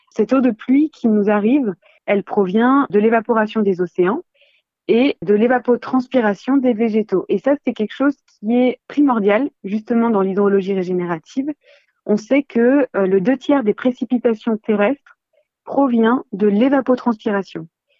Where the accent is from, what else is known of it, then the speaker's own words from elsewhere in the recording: France; chez nous, en France, c'est mesuré par Météo France.